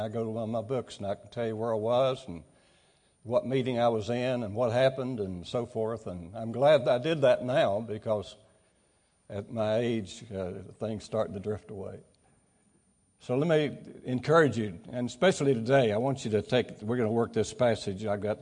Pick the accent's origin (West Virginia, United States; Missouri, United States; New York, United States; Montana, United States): West Virginia, United States; Pratt; But I grew up in Pratt, West Virginia.